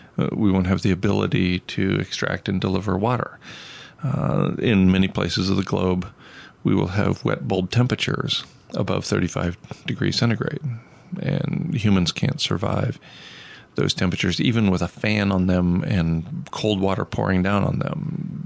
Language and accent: English; Southwest, United States; I came from outside in Winnipeg today, and I'm from the American Southwest, so this is a shock to my system.